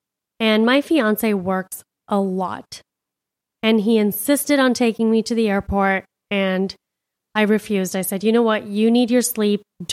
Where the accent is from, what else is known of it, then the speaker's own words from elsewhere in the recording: Miami, Florida, United States; You know, I'm a city girl. I'm from Miami. We can drive through dicey neighborhoods, you know, hear some gunshots, but mountains?